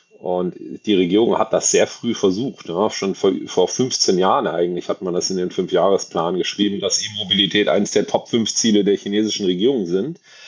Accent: Germany; Ich komme auch aus Deutschland, habe auch kein Interesse daran, dass es der deutschen Automobilindustrie schlecht geht.

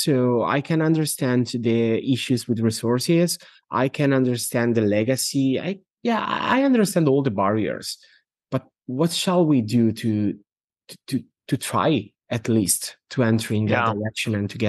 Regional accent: Italy; I'm from Italy

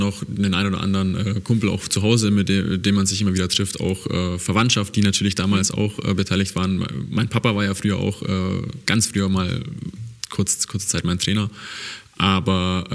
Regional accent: Eichstätt, Bavaria, Germany; born there; Ich bin in Eichstätt geboren, das ist in der Nähe von Ingolstadt.

